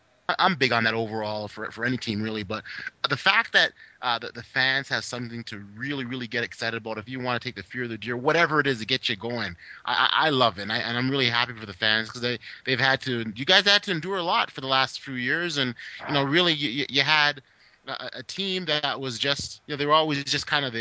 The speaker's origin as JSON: {"language": "English", "town": "Toronto", "region": "Ontario", "country": "Canada", "tie": "born or raised there", "said": "my hometown Toronto Raptors"}